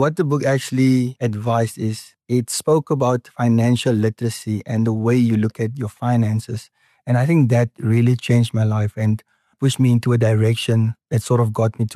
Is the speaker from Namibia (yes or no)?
yes; Windhoek, Khomas, Namibia; also born or lived in Isakos; I was born in Windhoek. First 5 years of my life, I grew up in Isakos. Then we moved back to Windhoek. I schooled here.